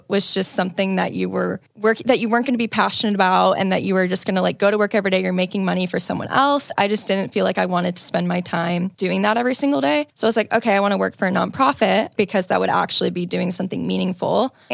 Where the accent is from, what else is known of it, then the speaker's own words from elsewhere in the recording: Indiana, United States; With that, I am originally from Indiana. I'm from outside of Chicago. I call it like the Jersey of Chicago because no one would know where it is.